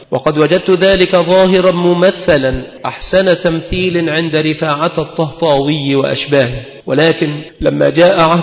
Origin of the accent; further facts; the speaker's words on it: Egypt; عندنا في مصر